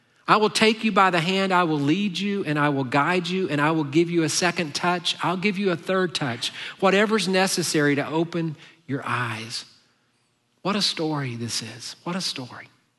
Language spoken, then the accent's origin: English; United States; And I think for us, especially growing up in America, we like to bring our American culture and kind of mix it with the kingdom of God culture, right?